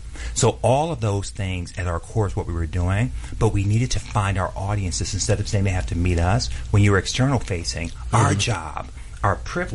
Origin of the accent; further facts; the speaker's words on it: Detroit, Michigan, United States; Because part of what community access's power was when I grew up in Detroit, you know this, Darlene, I would watch Homie Young just cuss out city council.